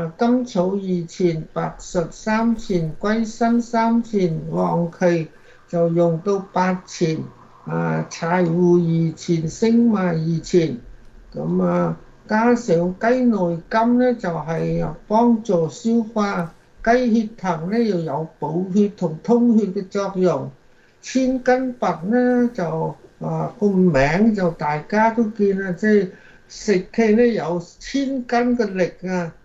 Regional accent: China; 其實我哋中國人好多人都知道

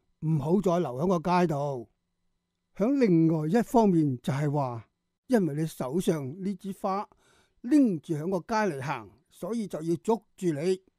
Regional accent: Hong Kong; 呢样嘢就系我哋香港人拥有嘅宽容气度

